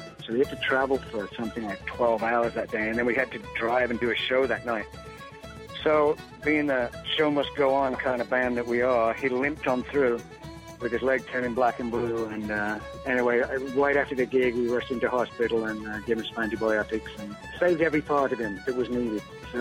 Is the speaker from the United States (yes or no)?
no; England, United Kingdom; born there; Obviously, I'm a Englishman born, but a lot of Irish and Scottish heritage in my background.